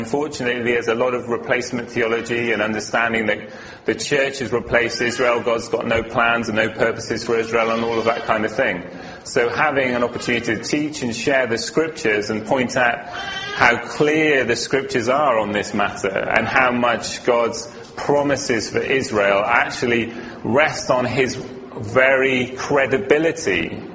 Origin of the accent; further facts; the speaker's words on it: Wales, United Kingdom; now in South East England; I'm not from the southeast originally. I'm from Wales. So it's a bit of a shock to find myself this far south and this far east.